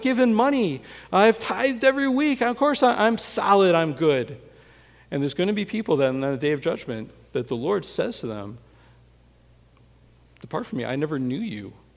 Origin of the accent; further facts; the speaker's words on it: Adell, Wisconsin, United States; I grew up in Wisconsin in a small town in Wisconsin, Adel, Wisconsin, and between Milwaukee and Green Bay, 500 people